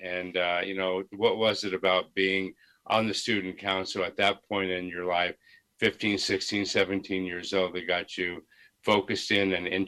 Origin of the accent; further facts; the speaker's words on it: Florida, United States; I grew up in Florida.